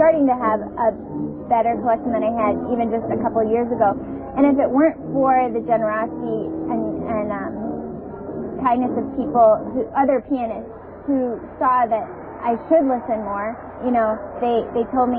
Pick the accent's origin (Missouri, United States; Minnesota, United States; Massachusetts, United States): Missouri, United States; St. Louis; I'm from St. Louis, so she thought that was natural to do that.